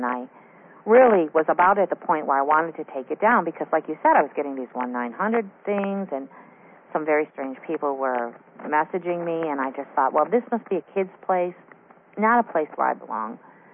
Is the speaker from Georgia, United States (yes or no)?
no; New York, United States; I'm from New York, Pam, and blizzard is not a good thing, okay?